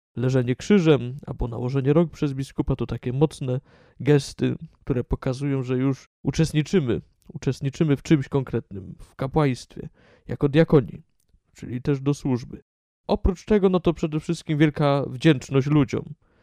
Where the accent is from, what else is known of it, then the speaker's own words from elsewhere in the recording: Krotoszyn, Greater Poland Voivodeship, Poland; Pochodzę z jednego najpiękniejszego miasta naszej diecezji, czyli z Krodoszyna, które leży bardzo blisko Dobrzycy